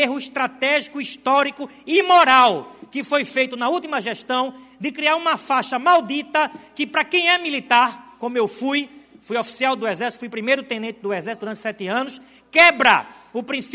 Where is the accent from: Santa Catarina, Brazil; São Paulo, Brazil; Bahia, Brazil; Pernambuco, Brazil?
Pernambuco, Brazil; Recife; eu que sou natural de Recife, fiz a minha vida em Recife, fui vereador em Recife